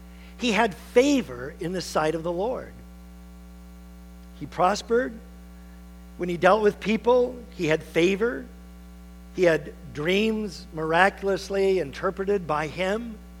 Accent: Port Huron, Michigan, United States; Now, I'm going to tell you, I grew up in Port Huron, Michigan.

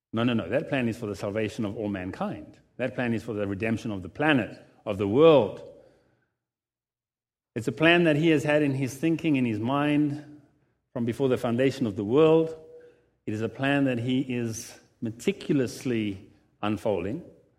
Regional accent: South Africa; English is a second language; moved away as an adult; also born or lived in Israel; 25 years I've lived in the land of Israel, and as a Gentile, as a South African, I went in there as a journalist.

